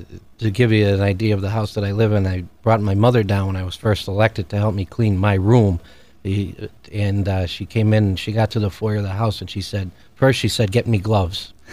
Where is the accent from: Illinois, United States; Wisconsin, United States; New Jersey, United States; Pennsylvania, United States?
Pennsylvania, United States; Dunmore; Well, I was born and raised in Dunmore. My family comes from South Scranton. For over 100 years, my family has lived there and continues to live there. I'm a graduate of Dunmore High School